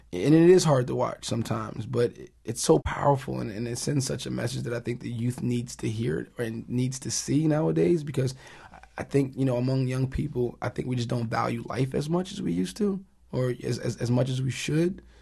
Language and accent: English; Newark, New Jersey, United States; being somebody from the inner city, I'm from Newark, New Jersey, and had my run-ins with the authority figures